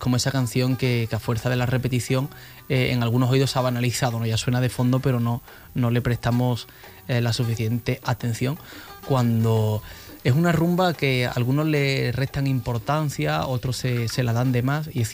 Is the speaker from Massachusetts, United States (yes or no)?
yes; Boston, Massachusetts, United States; yo soy de aquí de Boston